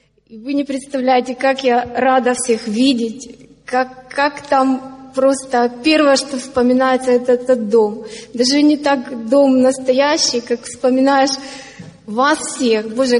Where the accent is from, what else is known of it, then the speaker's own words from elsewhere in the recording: Ukraine; я сама из Украины